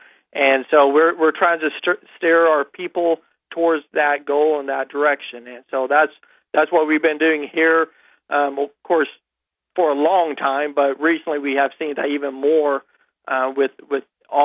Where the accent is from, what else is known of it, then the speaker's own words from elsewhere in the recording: Harrison, Arkansas, United States; I'm from Harrison, Arkansas. That's where I'm based out of.